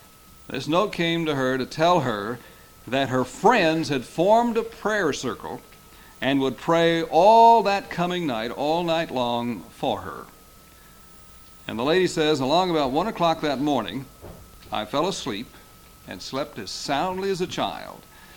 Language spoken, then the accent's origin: English; San Marcos, Texas, United States; I come from San Marcos, Texas, and that is located in Hays County.